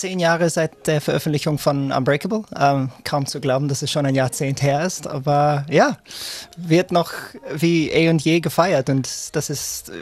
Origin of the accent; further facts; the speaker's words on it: Stratford-upon-Avon, West Midlands, United Kingdom; born there; German is a second language; moved away; also born or lived in Vienna; Stratford-upon-Avon, genau in der Mitte.